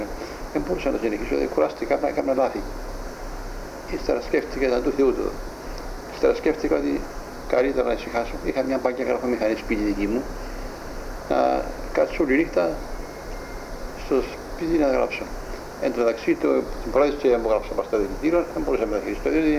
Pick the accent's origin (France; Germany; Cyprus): Cyprus; Larnaca, Larnaca District; born there; Γεννήθηκα στη Λάρνακα, 10 του Οκτώβρη 1920.